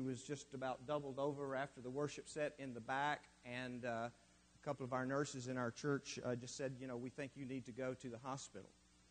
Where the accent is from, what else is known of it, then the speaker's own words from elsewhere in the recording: Texas, United States; I am from West Texas. Every now and then it just sneaks out.